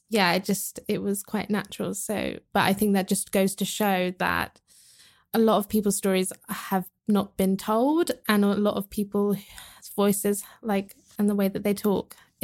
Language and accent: English; South East England, United Kingdom; I grew up in Buckinghamshire, which is a very privileged area.